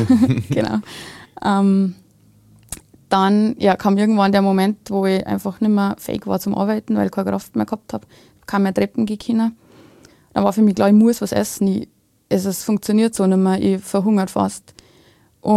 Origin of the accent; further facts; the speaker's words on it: Deisendorf, Bavaria, Germany; ich bin aus Bayern, aus Deisendorf, das ist ziemlich an der Grenze. Und aufgewachsen bin ich in einem katholischen Elternhaus.